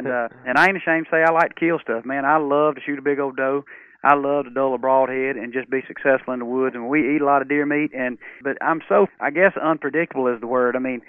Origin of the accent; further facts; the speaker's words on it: Georgia, United States; I've always hunted, and I remember even growing up in Georgia, I always wanted to shoot that buck deer